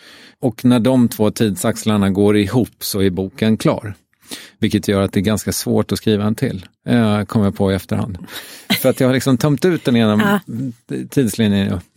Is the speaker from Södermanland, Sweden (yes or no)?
yes; Strängnäs, Södermanland, Sweden; moved away as an adult; also born or lived in Malmö; now in Stockholm, Sweden; så är ju jag kommer från Strängnäs. Jag flyttade därifrån när jag var 19, trodde att jag skulle bli skådis.